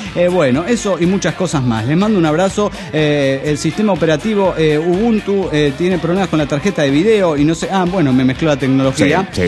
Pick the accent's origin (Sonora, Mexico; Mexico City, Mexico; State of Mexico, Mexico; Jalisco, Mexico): State of Mexico, Mexico; Atlacomulco